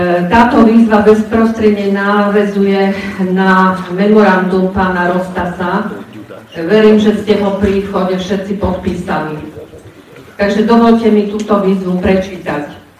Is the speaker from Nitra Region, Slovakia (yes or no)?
no; Bratislava, Bratislava Region, Slovakia; som z Bratislavy